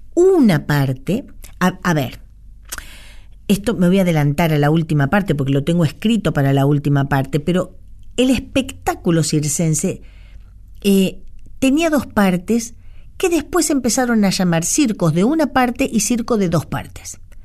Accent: Cañuelas, Buenos Aires Province, Argentina; muy cerca de mi pueblo, de mi comarca, de mi reino, que es Cañuelas, de Cañuelas

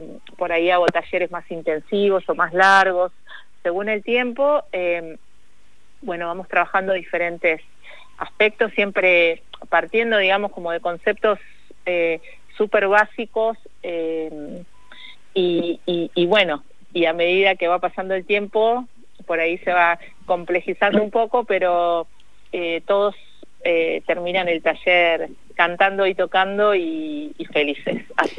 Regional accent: Buenos Aires, Argentina; born there; now in Salta, Argentina; yo soy nacida en Capital, en Buenos Aires

